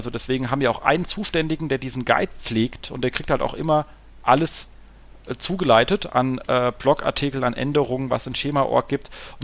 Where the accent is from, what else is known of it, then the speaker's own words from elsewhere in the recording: Hesse, Germany; sag mal da so als Hesse, gell?